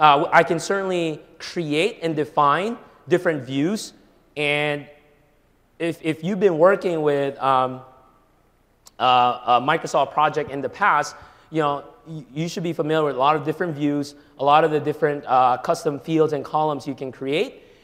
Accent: Manila, Metro Manila, Philippines; English is a second language; Forgive my heavy accent. I'm just trying to be a little southern here. I'm from the deep south, Manila, Philippines.

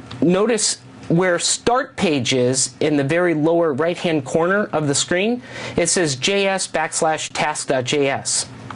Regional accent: Arizona, United States; You know, I'm from Arizona.

